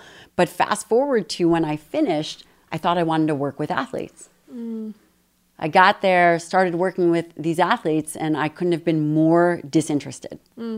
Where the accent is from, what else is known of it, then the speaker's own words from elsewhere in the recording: Chicago, Illinois, United States; also born or lived in Hawaii; No, so I'm from Chicago.